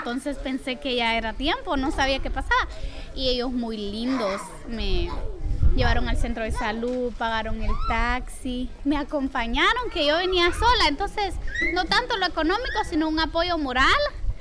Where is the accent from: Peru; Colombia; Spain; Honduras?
Honduras; soy hondureña.